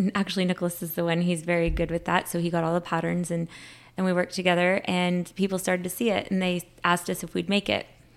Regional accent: Georgina Island, Ontario, Canada; So I'm from the Chippewas of Georgina Island.

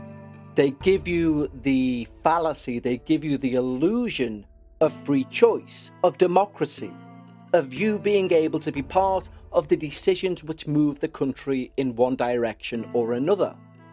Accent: United Kingdom; Well, we're British. We're prudes.

